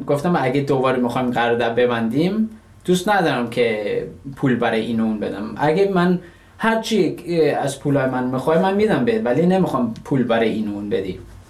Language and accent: Persian; Iran; moved away; من زود از ایران اومدم بیرون